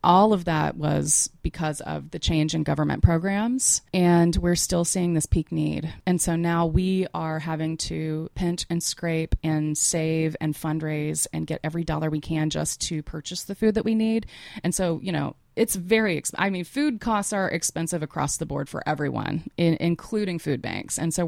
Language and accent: English; Asheville, North Carolina, United States; I grew up here in Asheville. I went to Oakley Elementary when I was a kid.